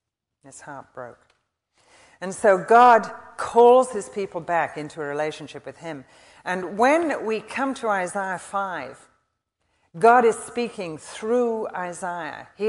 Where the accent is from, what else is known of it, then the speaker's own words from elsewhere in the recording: England, United Kingdom; Now, I'm English, in case you haven't noticed or in case you didn't know.